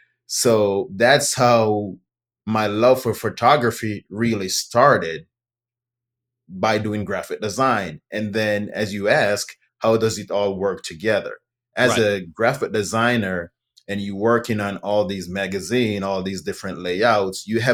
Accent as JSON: {"language": "English", "country": "Jamaica", "moved": "as an adult", "lives_now": "Houston, United States", "said": "Yes, I am from Jamaica."}